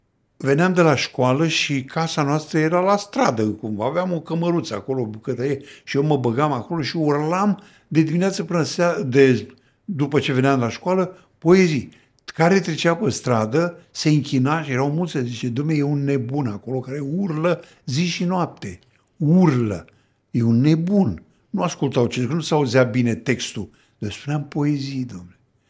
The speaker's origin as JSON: {"language": "Romanian", "town": "Călimănești", "region": "Vâlcea County", "country": "Romania", "tie": "born or raised there", "said": "când eram în liceu, venea o mașină de la Pitești, după dialog la distanță, mă remarcasem, eram recitatorul din Călimănești"}